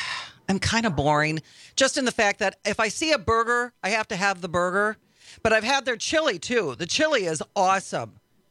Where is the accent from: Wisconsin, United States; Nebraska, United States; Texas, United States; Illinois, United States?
Wisconsin, United States; Milwaukee; And I'm like, I'm from Milwaukee. I got it at the Harley Museum.